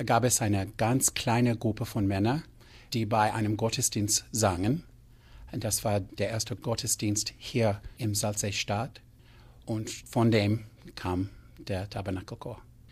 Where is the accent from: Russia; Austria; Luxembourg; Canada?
Canada; now in Salt Lake City, United States; Ich komme aus Kanada, wohne jetzt in Salt Lake City.